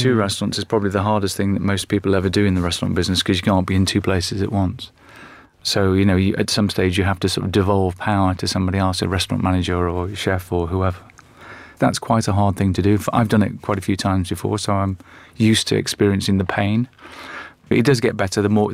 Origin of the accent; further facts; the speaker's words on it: Liverpool, North West England, United Kingdom; I'm from Liverpool and I'm Caucasian